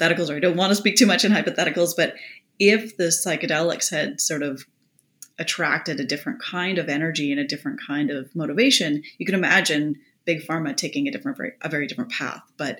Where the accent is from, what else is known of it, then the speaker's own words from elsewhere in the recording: Saskatchewan, Canada; I grew up in Saskatchewan and I've survived winters